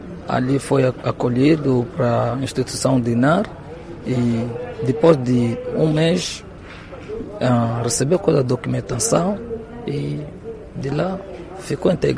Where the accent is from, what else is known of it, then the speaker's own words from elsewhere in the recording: DR Congo; now in Mozambique; os braços que aconteceu por causa do recrutamento no grupo do rebelde lá na minha terra, em Congo.